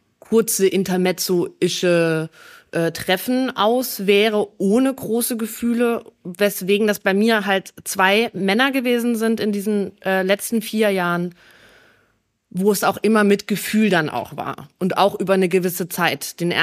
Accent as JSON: {"language": "German", "town": "Dresden", "region": "Saxony", "country": "Germany", "tie": "born there", "said": "ich bin in Dresden geboren"}